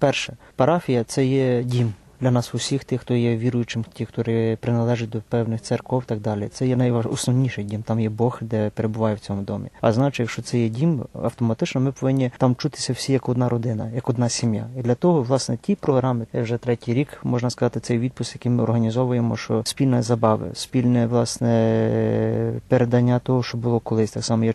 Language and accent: Ukrainian; Khmelnytskyi Oblast, Ukraine; Сам я походжу з Поділля, з городка Хмельницької області. Фактично виріс я при церкві римокатолицькій, з самого дитинства ходив туди